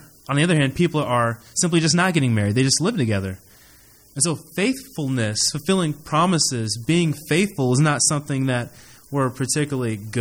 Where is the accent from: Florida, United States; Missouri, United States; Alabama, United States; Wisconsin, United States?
Missouri, United States; Columbia; I am from Columbia, Missouri.